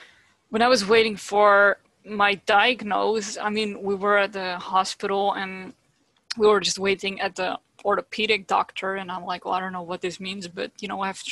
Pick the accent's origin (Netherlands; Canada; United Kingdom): Netherlands; first language Dutch; English is a second language; I mean, I'm from the Netherlands, but I don't really like the Dutch language and it's very limited.